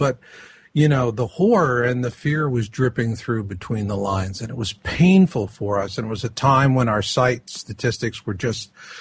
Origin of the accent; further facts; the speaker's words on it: Arizona, United States; I really have a great fondness for the Hopi people. I grew up in Arizona.